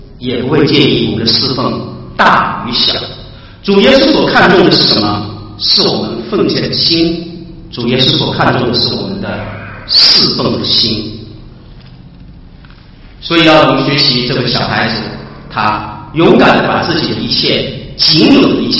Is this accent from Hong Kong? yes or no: yes; Hong Kong; 就是我们香港人叫